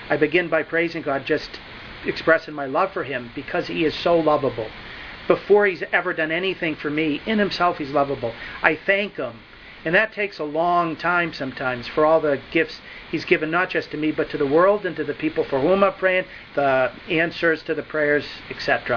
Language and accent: English; New England, United States; accent: New England; If I've spoken too fast with my New England accent